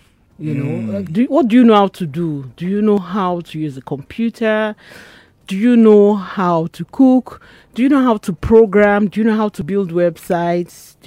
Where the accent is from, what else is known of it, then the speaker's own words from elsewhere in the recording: Lagos, Nigeria; born there; I was born in Lagos, Imushi.